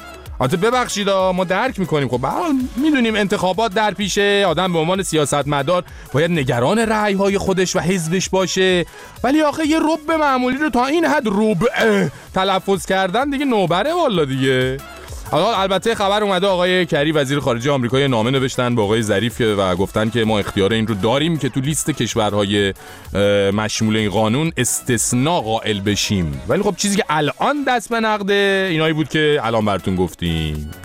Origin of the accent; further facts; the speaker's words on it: Iran; به عنوان یه ایرانی